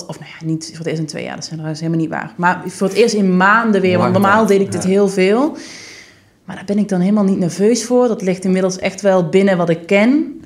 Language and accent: Dutch; Limburg, Netherlands; Oké, ik ben echt een Limburger, jongens.